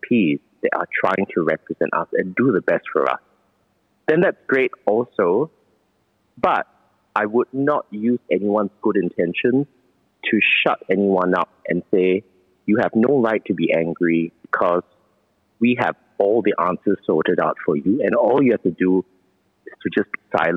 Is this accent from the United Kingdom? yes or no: no; Singapore; What is my experience as a human being, as a Singaporean?